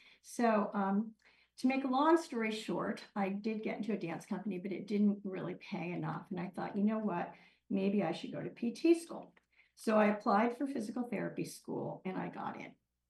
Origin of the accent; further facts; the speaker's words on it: Washington, District of Columbia, United States; So I was a dancer and I grew up in Washington, D.C.